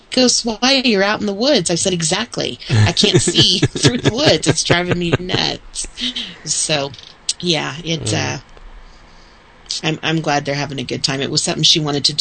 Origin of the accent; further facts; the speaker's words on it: California, United States; You know, I think growing up in California, you get so used to looking and just seeing for miles